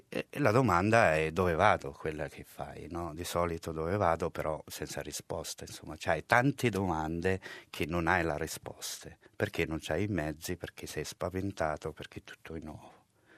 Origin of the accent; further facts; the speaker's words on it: Algeria; Italian is a second language; moved away; ho 41 anni e vengo dall'Algeria. E sono rifugiato politico e ho lasciato l'Algeria all'epoca della guerra civile, a fine anni 90. Insomma, 98 sono arrivato a Napoli